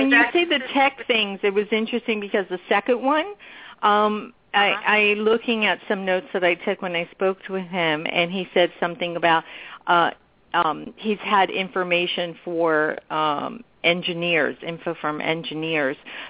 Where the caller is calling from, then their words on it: California, United States; Oh, I'm calling from the West Coast, so I'm in California.